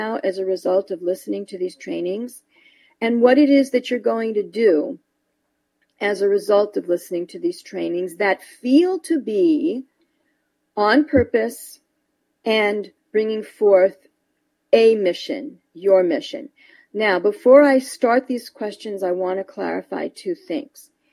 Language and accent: English; New York, United States; now in California, United States; I am from New York, and I moved to California. So I have that hardcore, powerful, substantial East Coast New York energy, which is very reality-based.